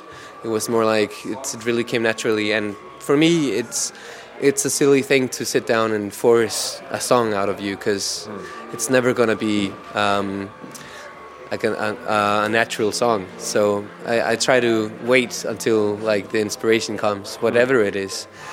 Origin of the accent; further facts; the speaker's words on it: Iceland; now in Denmark; I'm actually from Iceland, but I'm in Denmark.